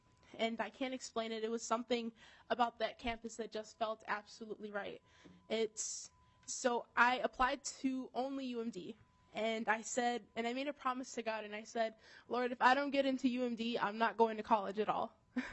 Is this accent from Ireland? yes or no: no; Rochester, Minnesota, United States; I grew up in Northside, Rochester, Minnesota, and I come from a really tight-knit community.